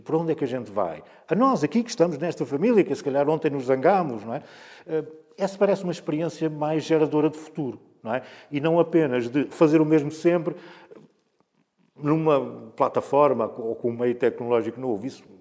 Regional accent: Portugal; Nós, como portugueses, temos muita dificuldade em falar sobre as experiências da fé.

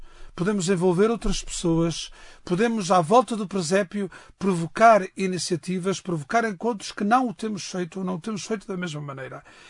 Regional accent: Norte, Portugal; Nós no Norte dizemos às batatas cozidas e ao bacalhau

